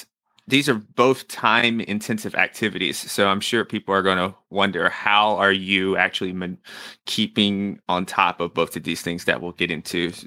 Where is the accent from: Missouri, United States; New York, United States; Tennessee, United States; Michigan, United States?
Tennessee, United States; Nashville; I'm from Nashville after all.